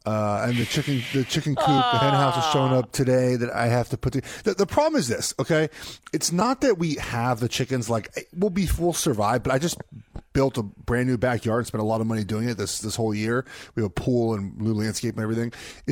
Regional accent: Los Angeles, California, United States; I'm from Los Angeles.

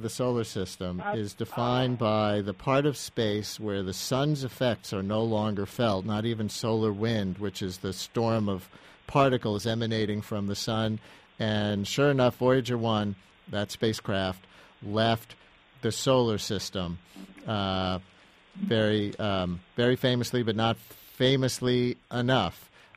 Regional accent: New York City, New York, United States; I grew up in Queens near what was then Shea Stadium.

